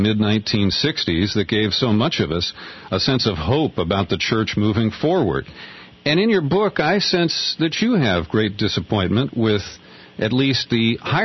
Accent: Cincinnati, Ohio, United States; No, I grew up in Cincinnati, Ohio. I went to St. Xavier High School as part of the Chicago province of the Jesuit industries.

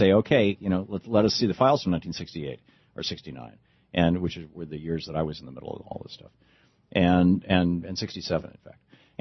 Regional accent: Michigan, United States; I mean, I grew up in Michigan, and the Michigan militia is

